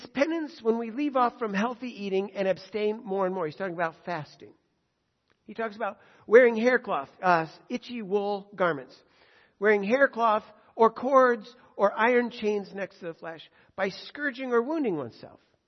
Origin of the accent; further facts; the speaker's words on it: Chicago, Illinois, United States; I grew up in Chicago. We had Loyola University, which is a pretty big deal.